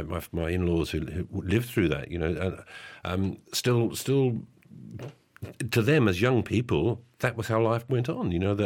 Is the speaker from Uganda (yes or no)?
no; London, United Kingdom; now in Tallahassee, United States; I come from London, and I came to Tallahassee, and I love Tallahassee